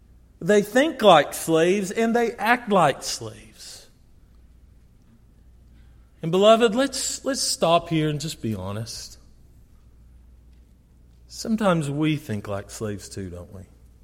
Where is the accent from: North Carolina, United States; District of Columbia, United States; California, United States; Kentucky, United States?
Kentucky, United States; A lady named Kim Davis in my home state of Kentucky decided that she would not issue marriage licenses